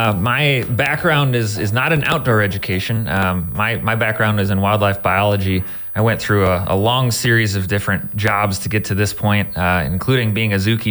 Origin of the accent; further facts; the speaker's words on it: Minnesota, United States; I grew up in Minnesota and parents would kick us outside and it'd be, you know, 10 degrees below zero